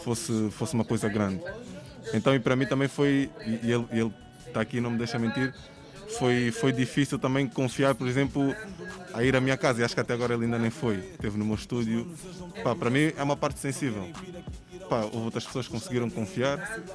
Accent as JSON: {"language": "Portuguese", "region": "Setúbal", "country": "Portugal", "said": "sou do bairro da Jamaica"}